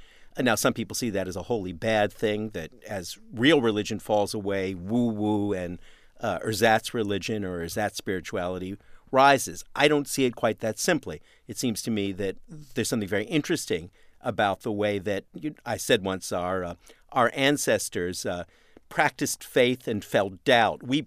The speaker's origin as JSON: {"language": "English", "country": "Canada", "said": "I'm Canadian in origin"}